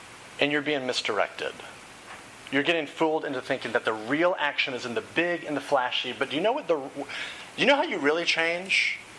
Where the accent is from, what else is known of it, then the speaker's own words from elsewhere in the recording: Texas, United States; Now, I grew up in Texas, and a lot of my friends that I went to high school with went to a big Christian university in Texas